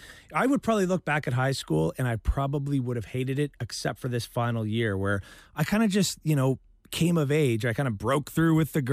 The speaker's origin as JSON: {"language": "English", "region": "Ontario", "country": "Canada", "tie": "born or raised there", "said": "When I grew up in Ontario, we actually had this."}